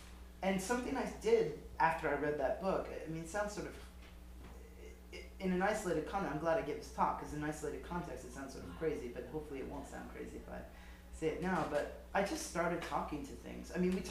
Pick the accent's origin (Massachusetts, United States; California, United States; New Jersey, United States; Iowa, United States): Massachusetts, United States; Amherst; Especially I'm from Amherst, where everyone's a Marxist